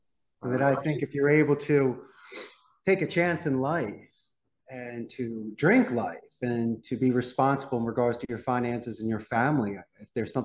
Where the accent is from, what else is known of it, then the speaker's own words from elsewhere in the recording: Philadelphia, Pennsylvania, United States; No, I'm originally from Northeast Philadelphia. I graduated the proud Abington High School back in 91.